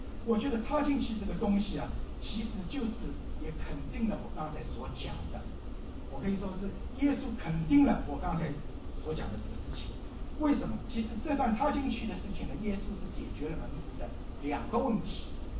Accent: China; 我知道我们中国人呢、最讲究是吧？

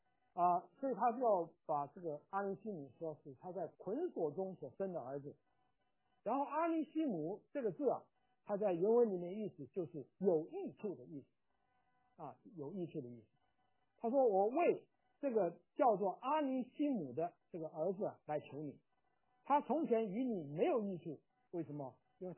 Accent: China; 哎呀，我说我们中国人讲啊，一日为师终身为父

